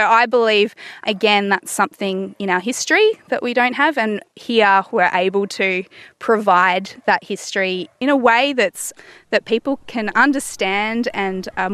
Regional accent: Australia; There is this disconnection in our community that I've witnessed, growing up in Australia, between, you know, where our food comes from and just the seasons in nature

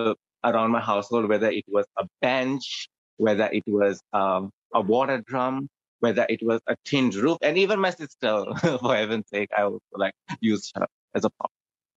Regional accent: Fiji; to the people who do not know me, I'm from Fiji Islands.

